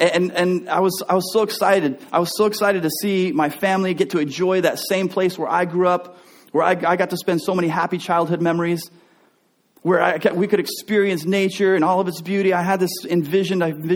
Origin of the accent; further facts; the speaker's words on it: Texas, United States; You see, when I was growing up, I grew up in Texas, and my dad, he loved taking us camping all the time.